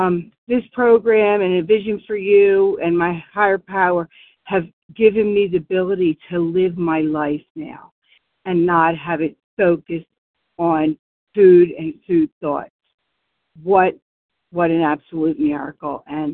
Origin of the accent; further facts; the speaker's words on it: Warminster, Pennsylvania, United States; I'm from Warminster, Pennsylvania.